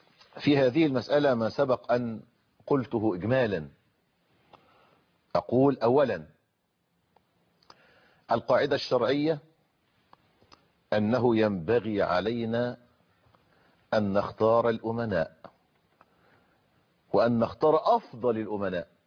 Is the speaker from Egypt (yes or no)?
yes; Egypt; نظام الترشيح عندنا في مصر